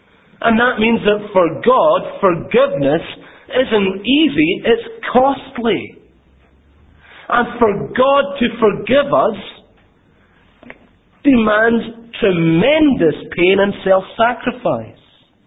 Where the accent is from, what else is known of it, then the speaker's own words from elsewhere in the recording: Glasgow, Scotland, United Kingdom; I grew up in Glasgow, and you know, can be quite an aggressive place.